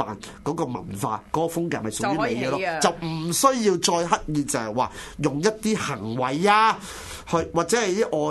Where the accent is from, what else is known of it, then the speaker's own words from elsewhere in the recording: Hong Kong; 咁即係變咗我哋作為香港人，我哋都引以自豪嘅